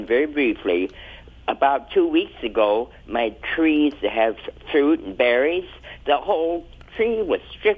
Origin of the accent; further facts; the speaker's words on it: West Coast, United States; I remember, and I'm from the West Coast.